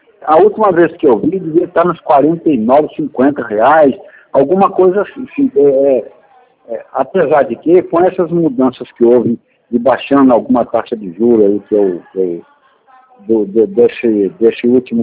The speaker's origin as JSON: {"language": "Portuguese", "region": "Rio de Janeiro", "country": "Brazil", "said": "eu sou do Rio de Janeiro, mas eu estou fora do domicílio já há alguns anos."}